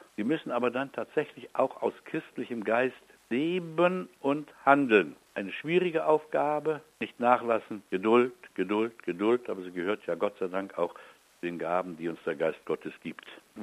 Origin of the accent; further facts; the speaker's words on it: East Germany, Germany; Aber ich bin in der DDR aufgewachsen, da gab es die einen nicht und die anderen nicht.